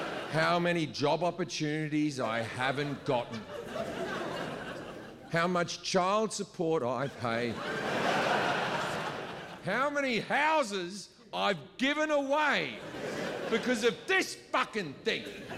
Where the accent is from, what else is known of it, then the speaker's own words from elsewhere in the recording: Australia; I'm an Australian who grew up near the beach. I've never surfed.